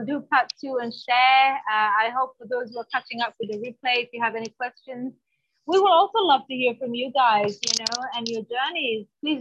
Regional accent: Kenya; but I was born in Kenya, grew up in Kenya, East Africa, and I am Kenyan.

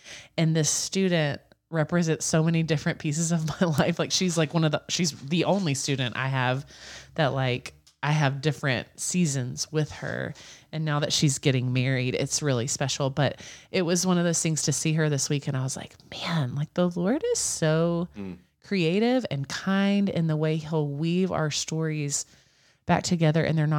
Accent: Alabama, United States; but I'm from Alabama. And during college, I worked at an all girls camp in the woods of Alabama.

